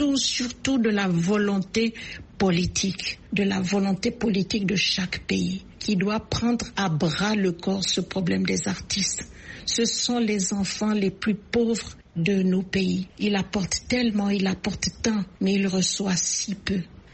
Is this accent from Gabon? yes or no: yes; Gabon; ce problème des droits d'auteur est un problème crucial chez nous au Gabon.